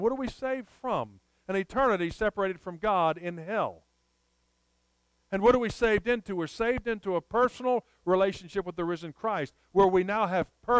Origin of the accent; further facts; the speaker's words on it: Raleigh, North Carolina, United States; now in Lebanon, United States; We come from Raleigh, North Carolina, to Lebanon, Virginia.